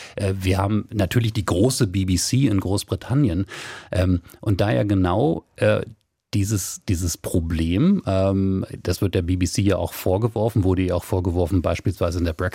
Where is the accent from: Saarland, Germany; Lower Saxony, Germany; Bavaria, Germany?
Lower Saxony, Germany; Wolfsburg; meine Heimatstadt ist Wolfsburg, da gibt es einen großen Konzern, einen Privatkonzern